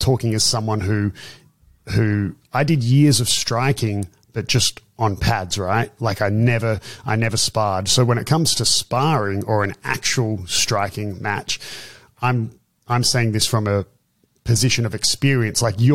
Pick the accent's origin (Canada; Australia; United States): Australia; Byron Bay, New South Wales; And I grew up in Byron Bay, which Australian people will know